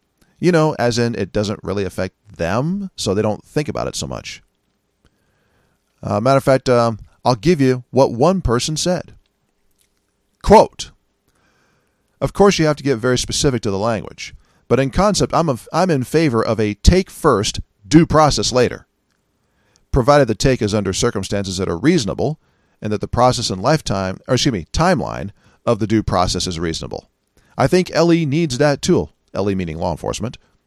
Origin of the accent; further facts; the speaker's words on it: San Francisco, California, United States; like, say, the San Francisco Bay Area, my hometown, or the greater Los Angeles area, where my dad lived for years